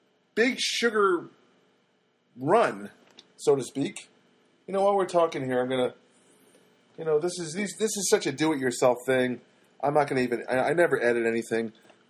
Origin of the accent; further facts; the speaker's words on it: New Jersey, United States; Can you tell I'm from New Jersey?